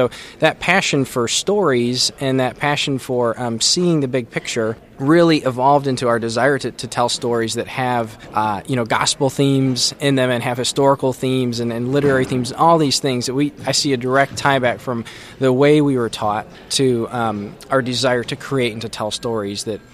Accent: Detroit, Michigan, United States; We grew up in the Midwest. I'm from Detroit, and Chad is from St. Louis area.

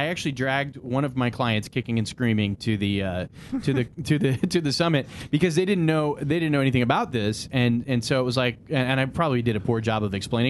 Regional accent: Denver, Colorado, United States; born there; I was born in Denver.

